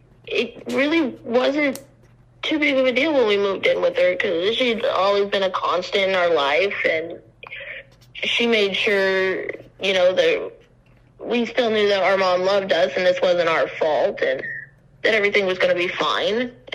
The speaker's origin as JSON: {"language": "English", "town": "Casper", "region": "Wyoming", "country": "United States", "tie": "born or raised there", "said": "I grew up in Casper. It was just me, my dad, my two older brothers, and my two younger sisters. We lived out towards Barna, and I was in like the middle of nowhere-ish."}